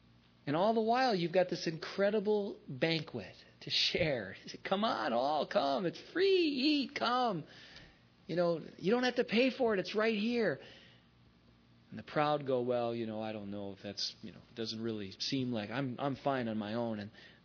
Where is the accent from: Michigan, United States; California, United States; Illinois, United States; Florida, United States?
Michigan, United States; When I contact some of my old friends back in, you know, my home state, Michigan, to see where a lot of them are